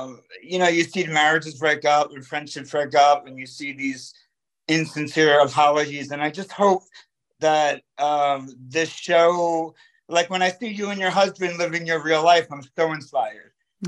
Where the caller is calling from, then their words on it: Bronx, New York, United States; I'm calling from the Bronx.